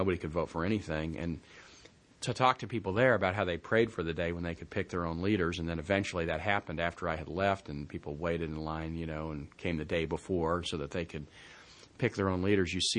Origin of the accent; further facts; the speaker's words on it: Midwest, United States; never thinking when I grew up in the Midwest, never thinking that, you know, I would be living in this place and sort of experiencing all this history more on a daily basis.